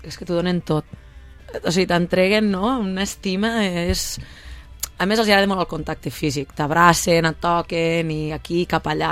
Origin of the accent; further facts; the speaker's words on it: Tàrrega, Catalonia, Spain; Jo sóc de Tàrrega, província de Lleida.